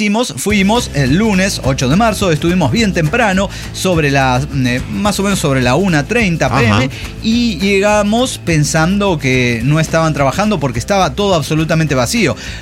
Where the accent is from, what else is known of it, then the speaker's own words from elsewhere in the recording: Havana, Cuba; de La Habana, Cuba.